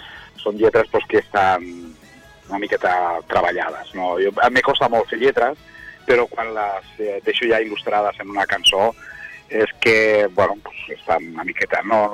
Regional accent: Barcelona, Catalonia, Spain; Quan estava vivia a Barcelona, jo sóc de Barcelona, i quan vivia a Barcelona pues, treballava en les sales de ball de Barcelona.

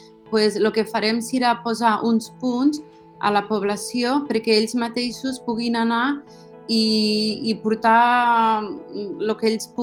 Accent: Deltebre, Catalonia, Spain; nosaltres que som de Deltebre

